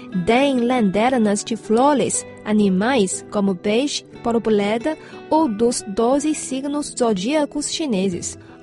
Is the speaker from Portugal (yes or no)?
no; Jinan, Shandong, China; Na minha terra natal, Jinan, capital da província de Shandong, no norte da China